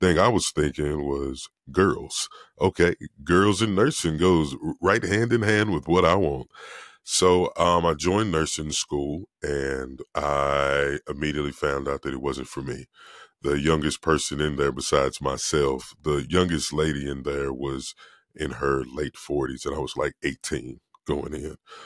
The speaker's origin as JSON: {"language": "English", "region": "Virginia", "country": "United States", "tie": "born or raised there", "said": "Now, I grew up in Virginia. That's where it all started."}